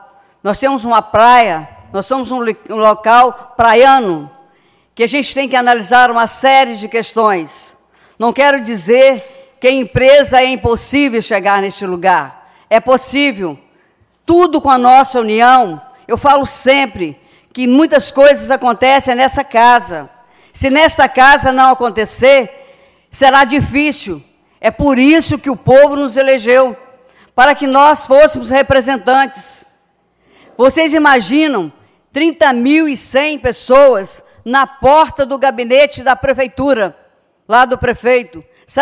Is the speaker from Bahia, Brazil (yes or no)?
no; Minas Gerais, Brazil; Eu sou de Minas. A minha região ali era próxima a Anchieta para mim.